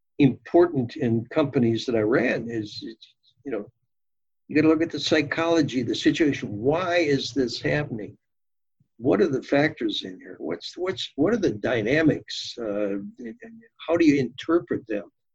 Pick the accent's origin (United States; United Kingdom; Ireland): United States; Detroit, Michigan; born there; that's where I was born in Detroit, and I have family there